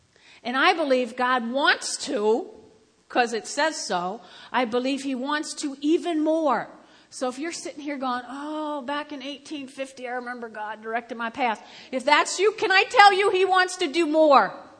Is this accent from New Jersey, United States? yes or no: yes; Teaneck, New Jersey, United States; Back where I grew up in Teaneck, New Jersey, and this was a great block.